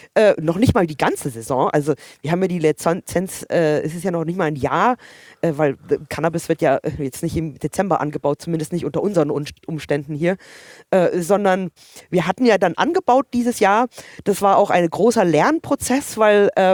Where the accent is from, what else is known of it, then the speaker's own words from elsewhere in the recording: Canada; Nee, also das gab es bei uns in Kanada auch überhaupt nicht.